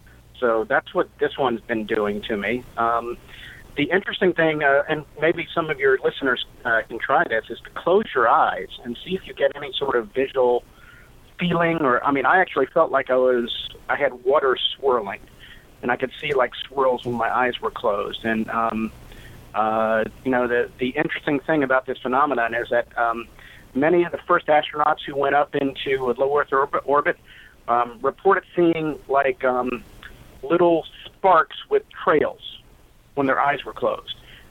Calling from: Los Angeles, California, United States; from L.A.

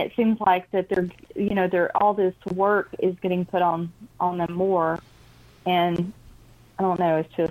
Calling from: Georgia, United States

